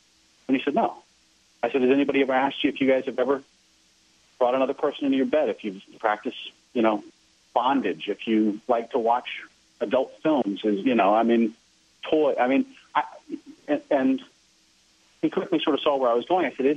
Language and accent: English; Southern United States, United States; I grew up in the South. I certainly saw rampant racism in the South